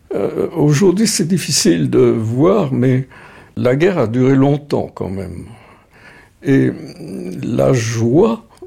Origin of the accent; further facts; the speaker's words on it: Clermont-Ferrand, Auvergne-Rhône-Alpes, France; Je suis né dans un appartement, dans la maison qu'avait construite mon grand-père, architecte